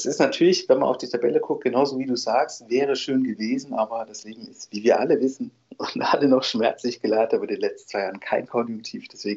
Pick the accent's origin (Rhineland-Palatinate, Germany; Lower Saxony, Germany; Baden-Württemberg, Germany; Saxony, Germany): Baden-Württemberg, Germany; Freiburg; Spitzenspiele in der ersten Liga ist man gar nicht gewohnt als Freiburger.